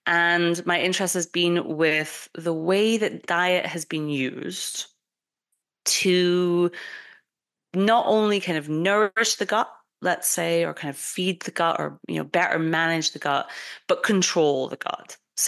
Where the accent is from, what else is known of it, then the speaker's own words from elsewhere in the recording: United Kingdom; So I, as a British person, really believe in my heart of hearts that cheese gives me strange dreams.